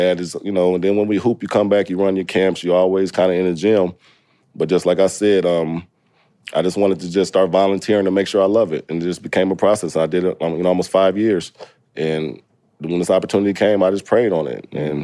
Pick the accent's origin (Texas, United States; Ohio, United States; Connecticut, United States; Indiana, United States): Indiana, United States; But in Indiana, we don't have a sound, so we flirt with everything.